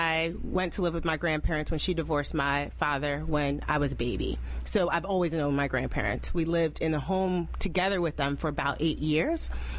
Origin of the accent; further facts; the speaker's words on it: New Jersey, United States; I'm from New Jersey.